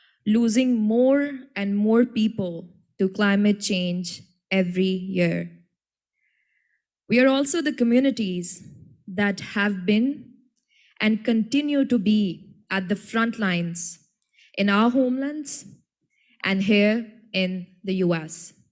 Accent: Pakistan; and I'm from Pakistan.

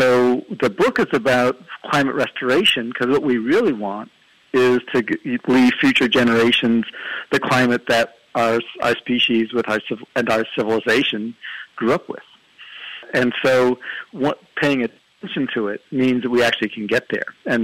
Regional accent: East Coast, United States; And well, I grew up on the East Coast, and when I learned to drive

